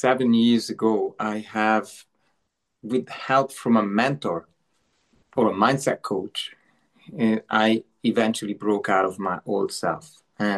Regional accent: Hungary; born there; English is a second language; because I was born in Hungary, I thought, it's a small country.

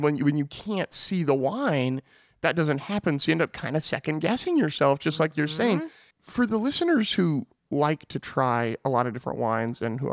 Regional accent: Petaluma, California, United States; because I grew up in Southern Sonoma County in the town of Petaluma.

